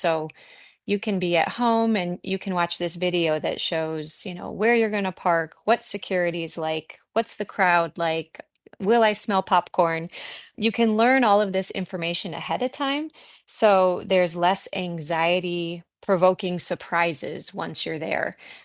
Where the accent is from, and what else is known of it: Wisconsin, United States